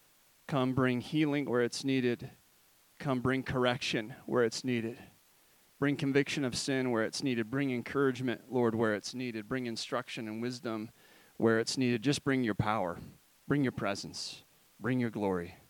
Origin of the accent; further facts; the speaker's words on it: Rock Island, Illinois, United States; I grew up in Illinois, but I didn't grow up in the flat part of Illinois. I grew up in the Mississippi River Valley.